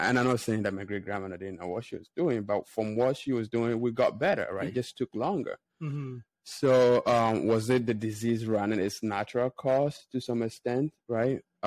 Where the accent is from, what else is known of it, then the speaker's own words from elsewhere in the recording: Ghana; I grew up in Ghana and in a small village.